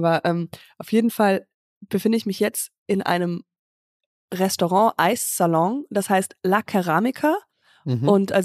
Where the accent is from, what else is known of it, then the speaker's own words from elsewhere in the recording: Germany; Und zwar bin ich gerade bei meinem Vater in Hörkranzhausen, also im Dorf, wo ich herkomme.